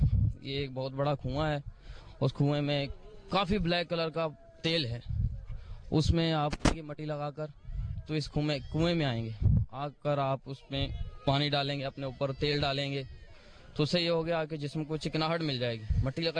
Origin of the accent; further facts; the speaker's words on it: Faisalabad, Punjab, Pakistan; تو میں فیصل آباد سے آیا, فیصل آباد کا, تو پھر میں یہاں پر آیا.